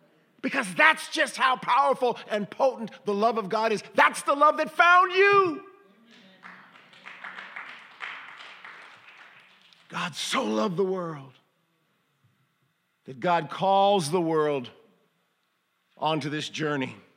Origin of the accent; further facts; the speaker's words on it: Cleveland, Ohio, United States; now in Brooklyn, United States; Here I am, growing up in Cleveland, Ohio.